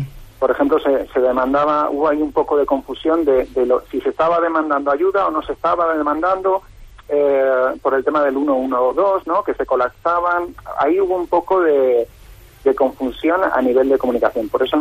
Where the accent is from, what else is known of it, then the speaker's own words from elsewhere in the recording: Palma, Balearic Islands, Spain; nosotros somos de Palma